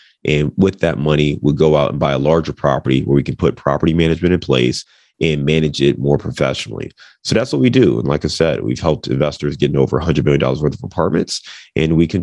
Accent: Cleveland, Ohio, United States; now in Cincinnati, United States; Cincinnati, born and raised in Cleveland, Ohio, kind of bounced around the Midwest.

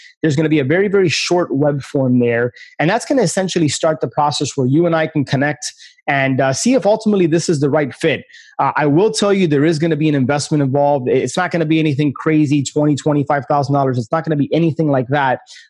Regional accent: Miami, Florida, United States; born or raised there

